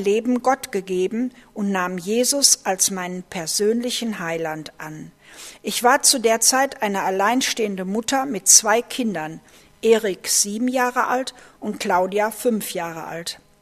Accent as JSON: {"language": "German", "country": "Canada", "tie": "born or raised there", "also_born_or_lived": "Germany", "said": "Ich bin in Deutschland geboren und als kleines Kind mit meiner Familie nach Kanada gezogen."}